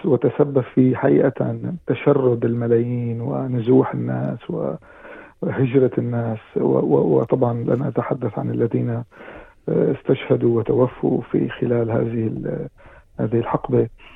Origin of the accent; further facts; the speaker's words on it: Syria; احنا اليوم مهمتنا كسوريين محبين لوطننا